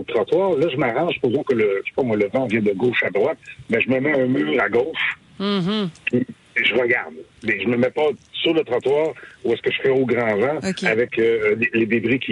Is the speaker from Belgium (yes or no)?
no; Quebec, Canada; Non, chez nous, au Québec, c'est beaucoup plus.